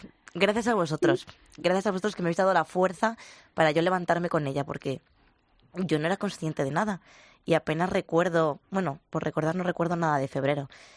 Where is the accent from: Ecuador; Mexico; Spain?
Spain; Valladolid, Castile and León; Yo soy de Valladolid.